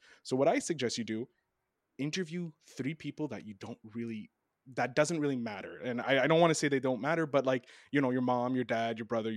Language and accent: English; Canada; I'm sneaky. And I'm Canadian.